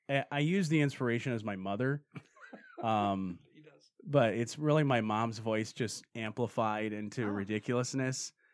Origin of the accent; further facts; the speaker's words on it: Michigan, United States; So I'm from Southwest Michigan, born and raised.